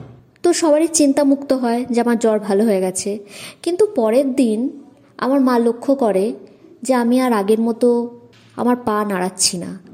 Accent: West Bengal, India; আমার বাড়ি পশ্চিমবঙ্গের নদিয়া জেলায়। আমার জন্ম 1988 সালের 20 আগস্ট একটা প্রত্যন্ত গ্রাম্য অঞ্চলে। আমার ঠাকুমার বাড়ি মুর্শিদাবাদের বেলডাঙাতে।

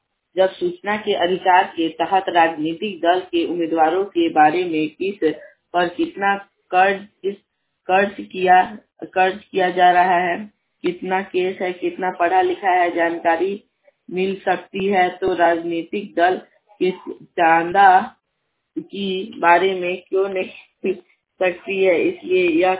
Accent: Mairwa, India; मैं मेरवा से हूँ।

